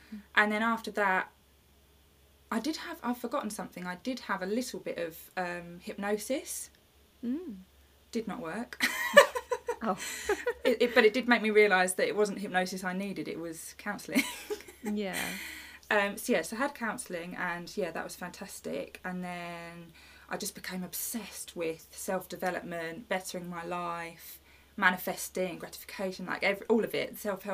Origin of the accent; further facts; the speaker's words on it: East of England, United Kingdom; I'm from Essex.